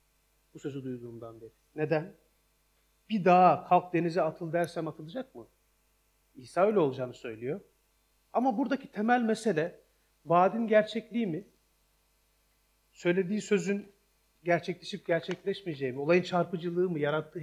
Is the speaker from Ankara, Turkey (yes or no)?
yes; Ankara, Turkey; Ben Ankara'da büyüdüm. Bir dağın kenarındaki bir mahallede Hüseyin Gazi Dağı vardı. Onun dibinde büyüdüm hemen.